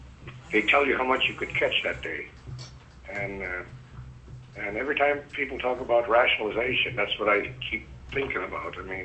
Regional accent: Perryville, Alaska, United States; I'm from Chicmac, born and raised in Perryville. I lived in Chicmac for years, fished there since 1959.

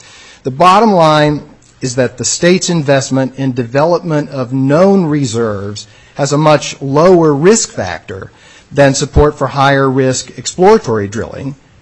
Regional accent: Kenai, Alaska, United States; My family first moved to Anchor Point in the early 1950s. I grew up in Kenai, graduated from Kenai Central High.

